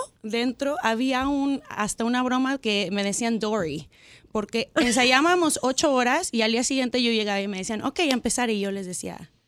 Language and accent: Spanish; Mexico City, Mexico; born there; regresar a la Ciudad de México, que es donde yo nací